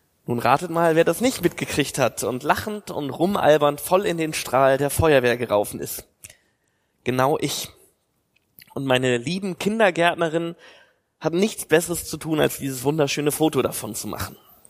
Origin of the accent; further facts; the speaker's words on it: Oldenburg, Lower Saxony, Germany; Ich meine, klar, ich komme aus Oldenburg. Ein paar Kilometer hinter Oldenburg fängt die Nordsee an mit sehr, sehr viel Wasser.